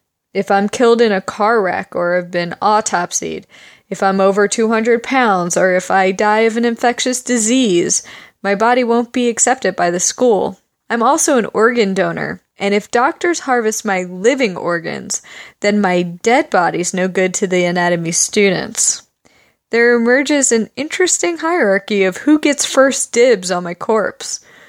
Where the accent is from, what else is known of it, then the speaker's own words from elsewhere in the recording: Pennsylvania, United States; moved away as an adult; also born or lived in Philadelphia; now in Los Angeles, United States; I grew up in Delaware County, Pennsylvania. I lived in Philadelphia until I moved to Los Angeles to take a job as a medical librarian at the University of Southern California